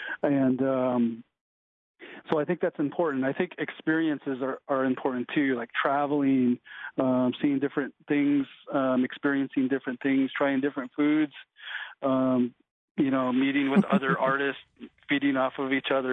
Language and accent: English; United States; I'm Navajo. I just wanted to kind of express what I think of Native art. First of all, you know, I'm Native American, so basically any kind of art that I make is Native art.